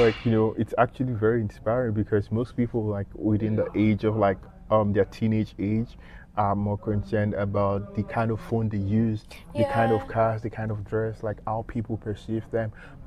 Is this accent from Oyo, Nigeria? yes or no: yes; Oyo, Nigeria; English is a second language; So like back in Nigeria, like I'm from the West, the Yoruba side. So I'm from Oyo in Nigeria. But I speak Yoruba, but like in Nigeria generally, the national language is English.